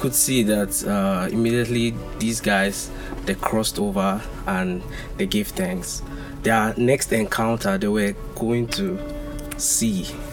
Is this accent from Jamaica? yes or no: no; Nigeria; I'm also from Nigeria, in my second year, medical student